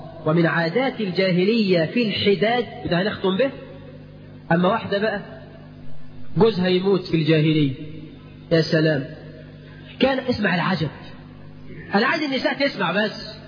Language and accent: Arabic; Egypt; بلدنا مصر